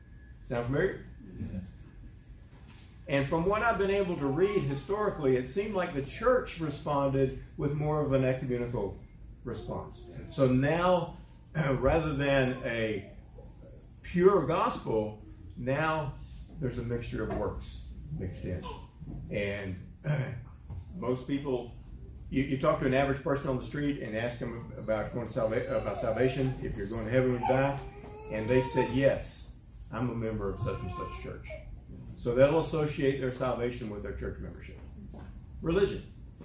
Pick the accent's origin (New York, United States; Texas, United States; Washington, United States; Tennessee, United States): Texas, United States; Houston; I grew up in Houston, and the greater metropolitan Houston is 10,000 square miles. You can put the whole nation of Fiji in the town that I grew up in.